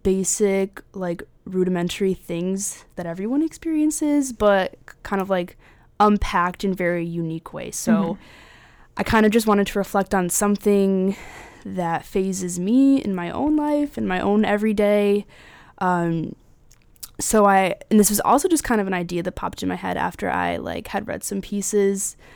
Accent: Connecticut, United States; I'm from Connecticut originally.

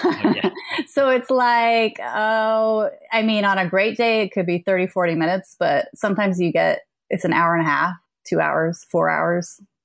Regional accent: Provo, Utah, United States; born there; also born or lived in New York / Arizona / Norway / Sweden; No, I was born in Provo, Utah. I was a BYU baby, but my family moved around a lot when I was growing up. So we lived in New York and Arizona and Norway and Sweden and Miami.

